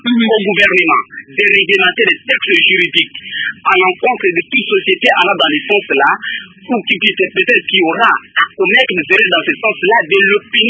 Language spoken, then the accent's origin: French; Équateur, DR Congo; Et ici précisément chez nous, à l'Équateur